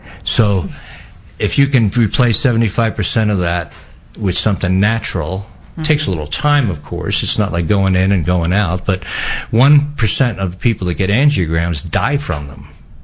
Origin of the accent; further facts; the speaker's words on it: New York, United States; But it probably lent itself, since I grew up in New York, it probably lends itself to me being a lot healthier